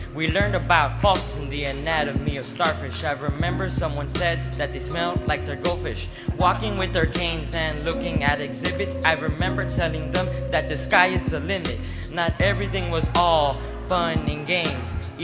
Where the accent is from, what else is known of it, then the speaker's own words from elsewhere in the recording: McAllen, Texas, United States; I am from McAllen, Texas, and I will be a senior in high school this upcoming August.